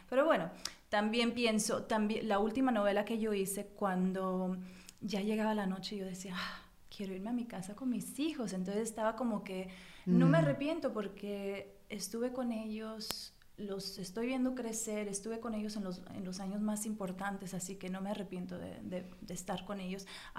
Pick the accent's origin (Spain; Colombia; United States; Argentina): United States; born there; yo nací en Estados Unidos, pero mis padres los dos son mexicanos y dentro de nuestro hogar, o sea, todavía es muy mexicano, o sea, eso predomina definitivamente el mexicano en mi familia.